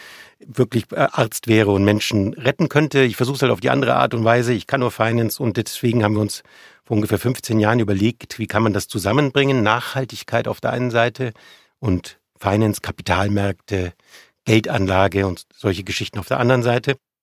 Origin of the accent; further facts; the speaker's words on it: Bavaria, Germany; weil ich bin ja eigentlich Bayer. Also eigentlich fühle ich mich in den Bergen zu Hause